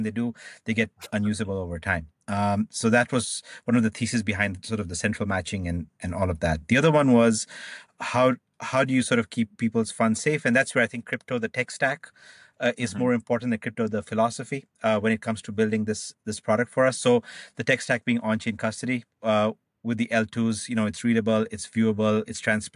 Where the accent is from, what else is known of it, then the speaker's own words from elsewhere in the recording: Canada; moved away; I'm Canadian, so I just moved recently.